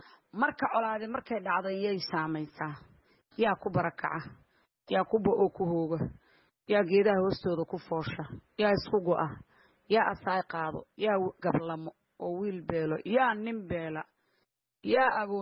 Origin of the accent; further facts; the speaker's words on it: Galmudug, Somalia; reer Bulaani reer Galmudug baynu nahay